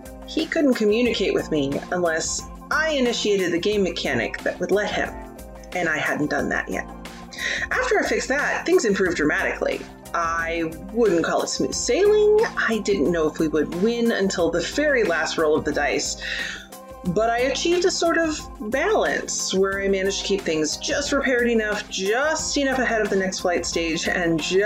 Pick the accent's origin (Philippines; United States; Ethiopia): United States; Kansas; in the words of my home state's motto, ad astra per aspera, to the stars through hardship